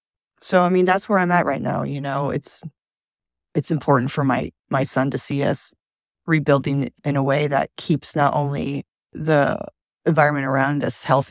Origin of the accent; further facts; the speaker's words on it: Michigan, United States; Yeah, I mean, of course, there's always like, I grew up in Michigan. And so I still have a lot of friends there, family friends.